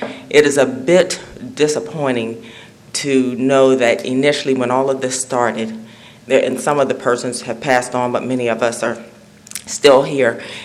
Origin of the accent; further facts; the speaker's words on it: Jimtown, Maryland, United States; now in Swan Point, United States; And I grew up in Jimtown.